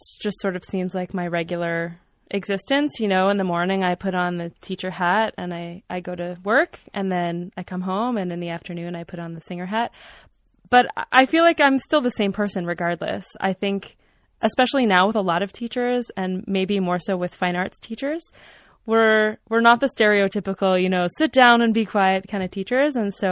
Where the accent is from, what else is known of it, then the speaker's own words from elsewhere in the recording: Montreal, Quebec, Canada; being from Montreal, I really felt like, and also being a Canadian